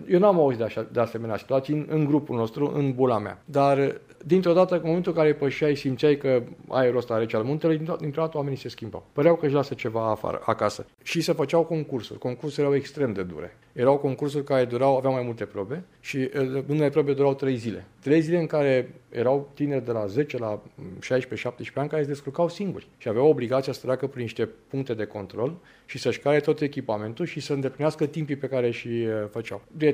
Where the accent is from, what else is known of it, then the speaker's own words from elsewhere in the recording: Oltenița, Călărași County, Romania; Eu vin dintr-un oraș mic, făcut faimos după Revoluție, vin din Oltenița, din județul Călăraș, unde s-a născut fostul președinte Ion Iliescu, unde erau doar 6 școli gimnaziale, atât, și 2 licee.